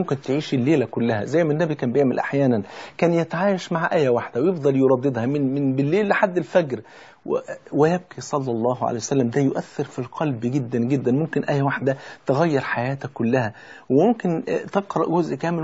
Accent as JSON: {"language": "Arabic", "country": "Egypt", "said": "ده بيسموها عندنا في مصر خبط حلل"}